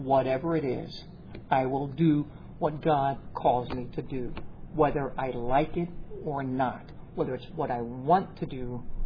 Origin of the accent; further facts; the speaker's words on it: United States; Let's face it, growing up in America, it's pretty easy to be a Christian.